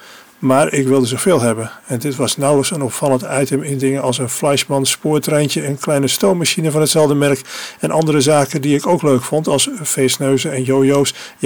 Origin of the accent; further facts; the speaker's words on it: Dordrecht, South Holland, Netherlands; En met wat vriendjes zwierven wij door de wijk in Dordrecht, Wielwijk, waar ik ben opgegroeid.